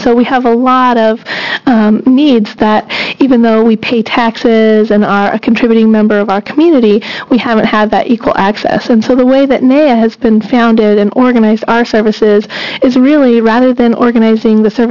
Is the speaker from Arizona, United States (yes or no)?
no; Alaska, United States; which we have about 3,000 enrolled members that live in the state of Oregon, even though we are originally from Southeast Alaska.